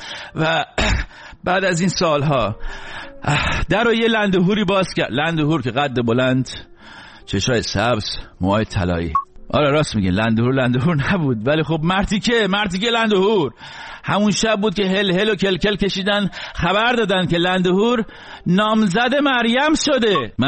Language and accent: Persian; Iran; moved away; وقتی از ایران اومدم بیرون